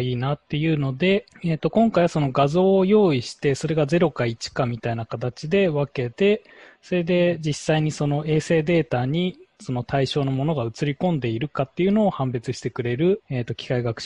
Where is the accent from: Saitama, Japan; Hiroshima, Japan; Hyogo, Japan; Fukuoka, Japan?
Saitama, Japan; 最終的にその予測するのは、埼玉ですね。私の実家の方が、そういうゴルフ場とか多いんで